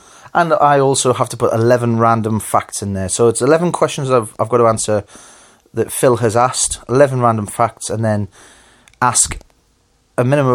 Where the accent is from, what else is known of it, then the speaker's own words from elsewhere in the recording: Hexham, North East England, United Kingdom; When we used to go up Fellside as kids, you could see over all of the town of Hexham.